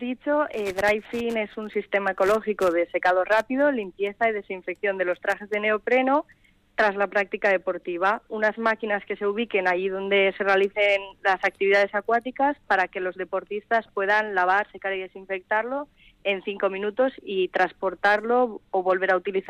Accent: Vitoria, Basque Country, Spain; soy de Vitoria

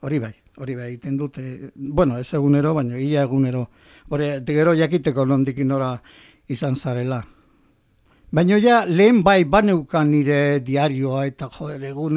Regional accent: Navarre, Spain; Ni nire herria Bardetatik, ez da gita, 15 kilometrotara dago

